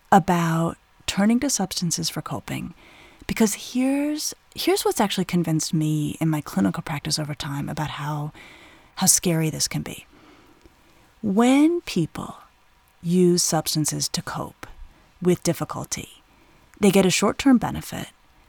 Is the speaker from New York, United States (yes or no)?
no; Colorado, United States; I grew up in Colorado in the 80s, where even then, I think there was a more casual view about marijuana.